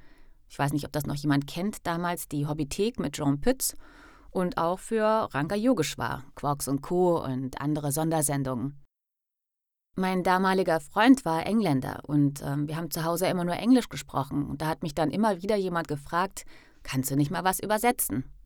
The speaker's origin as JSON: {"language": "German", "town": "Ulm", "region": "Baden-Württemberg", "country": "Germany", "tie": "born or raised there", "moved": "as an adult", "lives_now": "Düsseldorf, Germany", "said": "Aufgewachsen bin ich in Ulm. 1994 bin ich dann nach Düsseldorf gezogen und habe Anglistik und Romanistik studiert."}